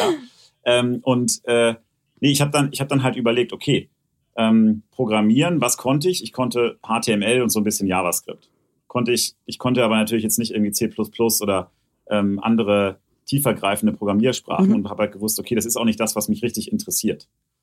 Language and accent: German; Hanover, Lower Saxony, Germany; born there; ich komme ja gebürtig aus Hannover